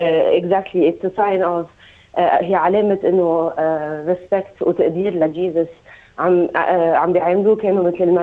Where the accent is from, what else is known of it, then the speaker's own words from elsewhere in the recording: Lebanon; moved away as an adult; now in Australia; نحن صلينا من لبنان very recently